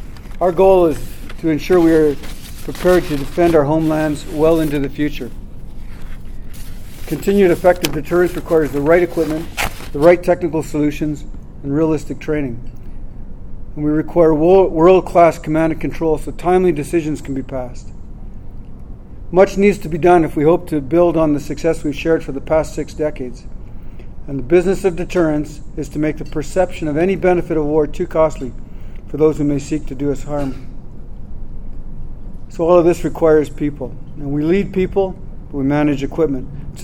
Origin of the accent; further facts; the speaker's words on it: Canada; as a Canadian, I get constantly amazed by some of the opportunities